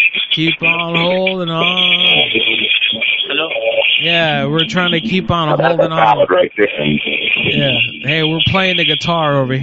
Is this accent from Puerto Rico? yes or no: yes; Puerto Rico; Growing up in Puerto Rico, the machete was the ubiquitous defense weapon that every Puerto Rican has in their house in the country.